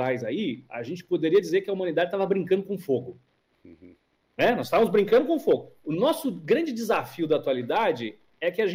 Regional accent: Brazil; Para nós, somos do Brasil, isso já é meio característico.

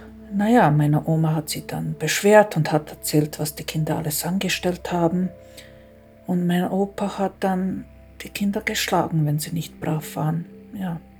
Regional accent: Croatia; German is a second language; Ich bin an der Grenze zu Serbien aufgewachsen

